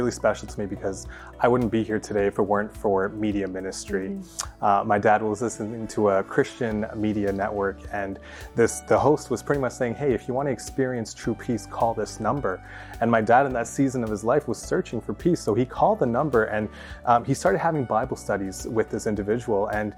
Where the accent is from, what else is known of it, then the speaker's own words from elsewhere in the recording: Montreal, Quebec, Canada; born there; I was born in Montreal, Quebec. My parents, they moved from Sri Lanka, so I'm of Sri Lankan heritage. And I was born into a Christian home.